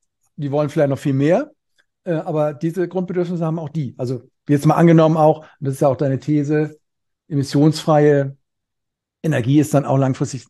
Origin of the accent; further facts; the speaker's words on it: Cologne, North Rhine-Westphalia, Germany; Lützerath, ich komme hier aus Köln, ist ja hier direkt um die Ecke